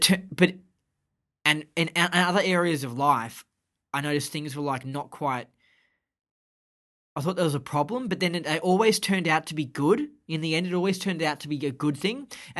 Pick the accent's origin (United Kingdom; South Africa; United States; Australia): Australia; Cause I come from Australia where we have like five states. And they're all, like, mega big.